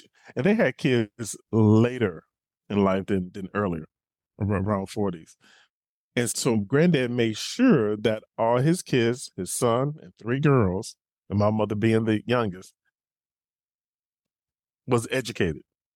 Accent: Mobile, Alabama, United States; I am from Mobile, Alabama, Southern State.

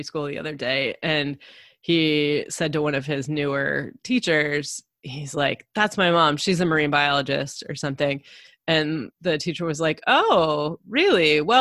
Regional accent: Midwest, United States; now in St. Petersburg, United States; We both live in St. Petersburg now, and I didn't grow up here. I grew up kind of in the Midwest

